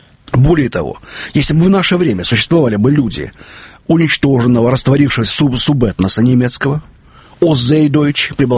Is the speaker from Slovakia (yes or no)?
no; Siberia, Russia; moved away; Одна из причин, почему я сбежал из Сибири